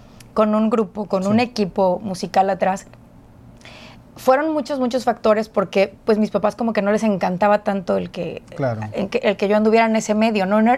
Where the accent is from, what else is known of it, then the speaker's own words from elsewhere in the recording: Veracruz, Mexico; Aquí en el Puerto de Veracruz. Aquí toda mi vida.